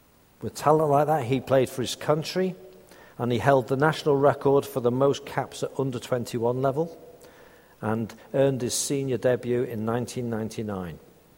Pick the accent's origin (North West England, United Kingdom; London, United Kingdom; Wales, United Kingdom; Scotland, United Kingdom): North West England, United Kingdom; Liverpool; I grew up in Liverpool, as many of you may know, and I've always been a supporter of Liverpool.